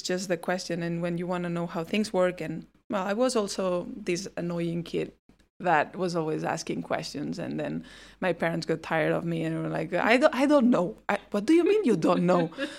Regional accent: Barcelona, Catalonia, Spain; So I'm from Barcelona

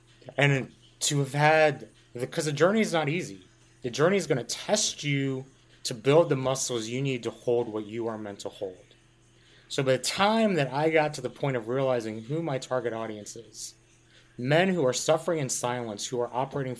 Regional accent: Dayton, Ohio, United States; I'm from Dayton, Ohio.

